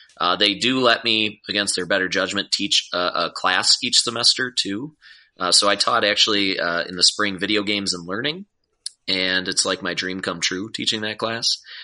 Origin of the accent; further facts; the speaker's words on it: Wisconsin, United States; accent: Wisconsin; And I should say I'm from Wisconsin too, if you can't tell by my nasally accent.